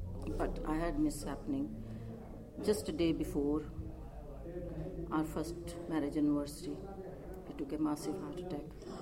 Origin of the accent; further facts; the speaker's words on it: India; especially being Indian girl, it's not a life to live alone with a child, to raise the child, all this.